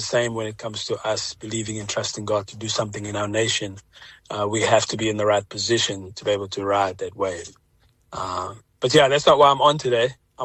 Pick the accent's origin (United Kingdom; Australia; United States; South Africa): South Africa; Jeffreys Bay, Eastern Cape; No, never, never. I mean, I'm from Jeffreys Bay. I was born here, and the reason why I went up to Johannesburg was because of music.